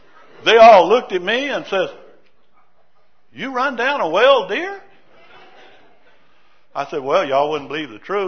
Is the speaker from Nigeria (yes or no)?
no; Louisiana, United States; moved away as an adult; now in Idaho, United States; I was raised in Louisiana. Most of you might know that from my accent, but it's, even though I've been in Idaho 23 years, I still have it.